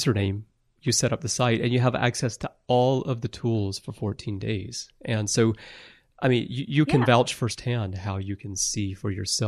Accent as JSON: {"language": "English", "region": "Alabama", "country": "United States", "tie": "born or raised there", "said": "you know, I grew up in Alabama, and in Alabama, it's very popular to buy commemorative plates."}